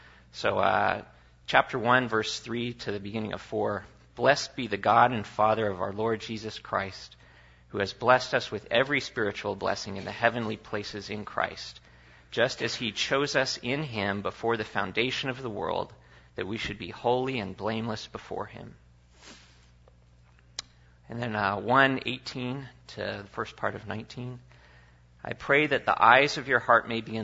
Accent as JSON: {"language": "English", "region": "California", "country": "United States", "tie": "born or raised there", "said": "I grew up in Southern California. My parents dragged me to a Presbyterian church very faithfully"}